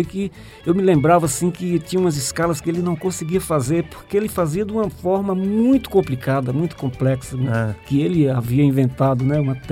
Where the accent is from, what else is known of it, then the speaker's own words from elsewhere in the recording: Santa Inês, Maranhão, Brazil; E na sequência mudamos para Santa Inês, que é considerada a minha cidade natal.